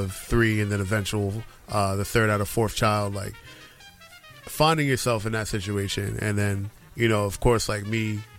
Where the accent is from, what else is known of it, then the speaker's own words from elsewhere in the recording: Atlantic City, New Jersey, United States; also born or lived in Philadelphia; So Atlantic City and then Philly.